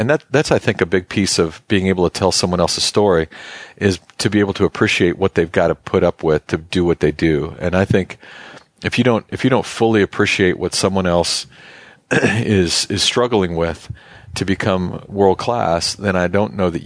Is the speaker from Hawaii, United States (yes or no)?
yes; Hawaii, United States; I grew up in Hawaii, and I built actually a little church in the backyard of our house.